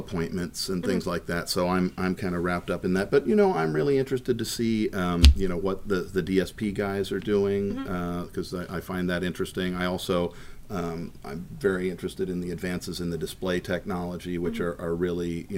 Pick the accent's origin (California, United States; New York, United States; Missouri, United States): California, United States; Santa Barbara; We're in Santa Barbara, California.